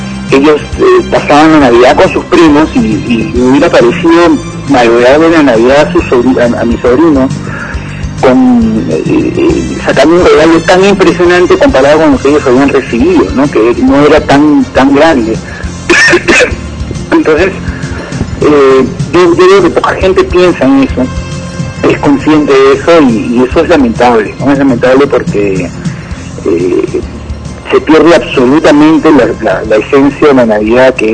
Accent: Lima, Peru; Yo que soy limeño y he vivido tantos años en Lima, he podido descubrir la diferencia.

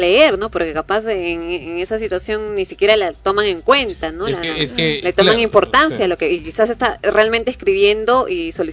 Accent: Lima, Peru; así como nosotros limeños no sabemos hablar el quechua

